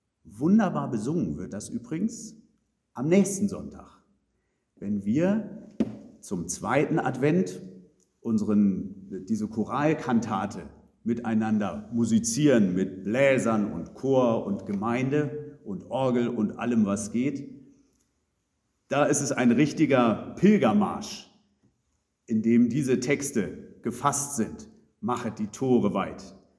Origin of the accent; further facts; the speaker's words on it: Uelzen, Lower Saxony, Germany; Als ich Kind war, da haben wir diesen Psalm in meiner Heimatgemeinde in Uelzen, ich glaube immer und immer wieder, mit allen Kindern zusammen aufgesagt.